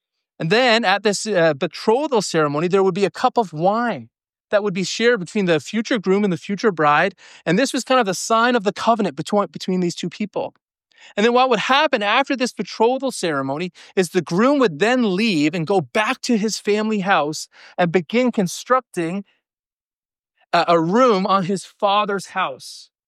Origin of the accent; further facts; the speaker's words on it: Newfoundland and Labrador, Canada; But of course, I'm a Newfoundlander.